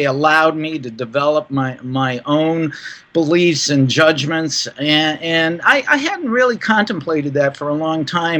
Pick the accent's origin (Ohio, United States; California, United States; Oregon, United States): Ohio, United States; Cleveland; I grew up in Midwestern United States in Cleveland, Ohio, in what we call a blue-collar area environment.